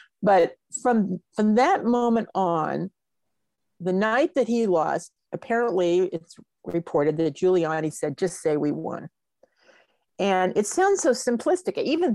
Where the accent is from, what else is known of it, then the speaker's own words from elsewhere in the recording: Hollywood, California, United States; I'm going to be 78 this year, and I grew up in Hollywood. My parents were in the film business.